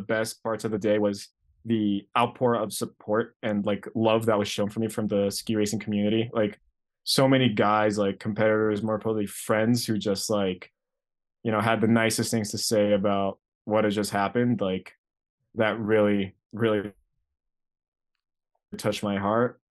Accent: Greece; So then my mom met my dad in Greece on vacation, basically. And then, she decided to stay and have a family. So I was raised

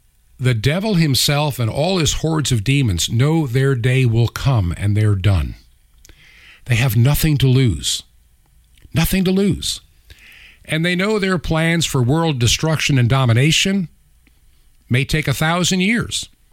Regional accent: New York, United States; As a child growing up in Long Island, we had Grumman

